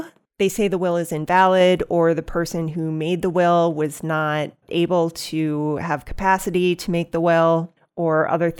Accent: Stillwater, Minnesota, United States; Well, I am a native Minnesotan. I've tried to get away, but it keeps pulling me back. I grew up in Stillwater, Minnesota, lived there until I was 18.

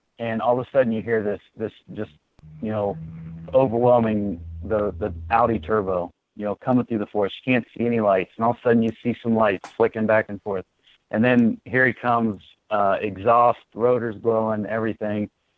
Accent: Chillicothe, Ohio, United States; So for me, my family, I was born and raised in Chillicothe, and we were very fortunate to have the Sunriser 400 in our backyard.

